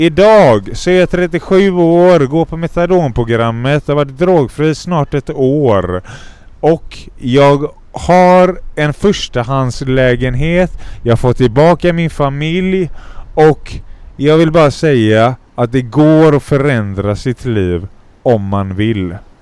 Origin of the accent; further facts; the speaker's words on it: Gothenburg, Västra Götaland County, Sweden; also born or lived in Skara / Lidköping; Jag är uppvuxen mitt i stan på Kungshöjd, Grönsakstorget. Precis under Horgatan, Rosenlund. Där är jag uppväxt från 1 år till 16.